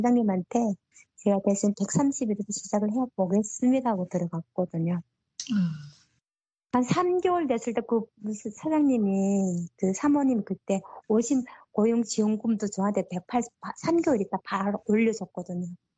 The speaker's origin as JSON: {"language": "Korean", "country": "North Korea", "accent": "North Korean dialect", "lives_now": "South Korea", "said": "저 면접하는 과정에 제가 북한 사투리가 나왔나 봐요."}